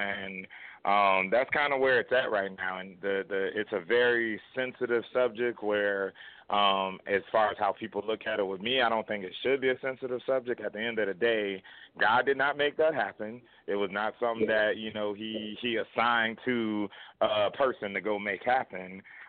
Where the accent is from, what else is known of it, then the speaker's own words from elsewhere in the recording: Orlando, Florida, United States; I was born and raised in Orlando, so it hit home to me like no other.